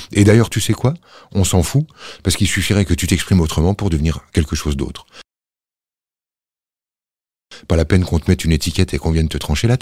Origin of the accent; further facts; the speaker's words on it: Grand Est, France; J'arrive des Vosges, moi. J'ai grandi dans les Vosges.